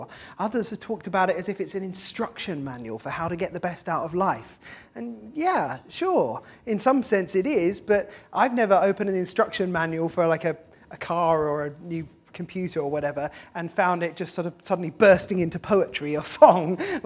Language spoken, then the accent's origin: English; Oxford, South East England, United Kingdom; I'm from Oxford